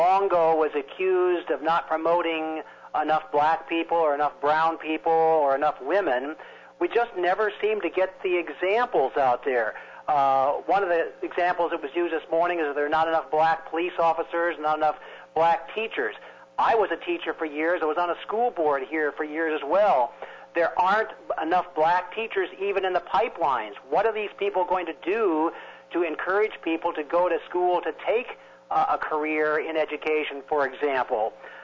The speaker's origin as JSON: {"language": "English", "country": "United States", "said": "I'm an American first."}